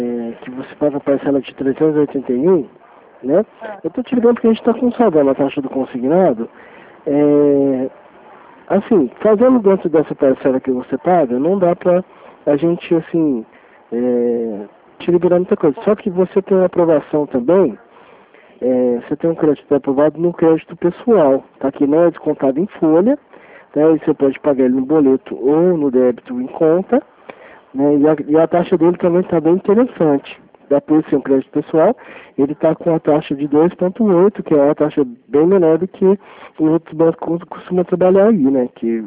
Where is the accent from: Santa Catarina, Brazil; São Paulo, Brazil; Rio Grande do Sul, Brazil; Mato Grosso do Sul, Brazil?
São Paulo, Brazil; Franca; Eu já estou acostumado a atender o pessoal daqui da prefeitura, eu sou de Franca, tá?